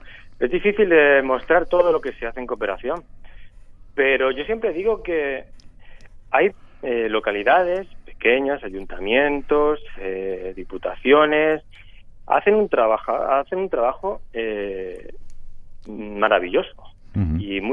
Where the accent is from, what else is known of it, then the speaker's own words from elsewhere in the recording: Don Benito, Extremadura, Spain; Yo le dije, mira, yo soy de Extremadura.